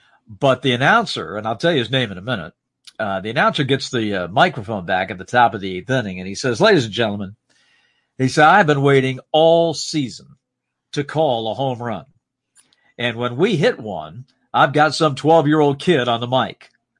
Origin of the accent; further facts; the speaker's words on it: Salisbury, United States; growing up in Salisbury, it was, it was a great time to grow up in that town.